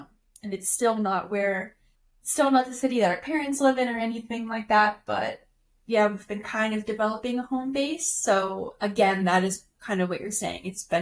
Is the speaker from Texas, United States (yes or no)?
yes; Texas, United States; We're from Texas and went to the University of Texas.